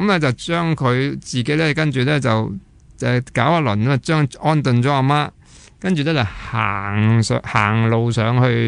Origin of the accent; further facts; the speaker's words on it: Guangdong, China; 我哋广东人嚟嘅啫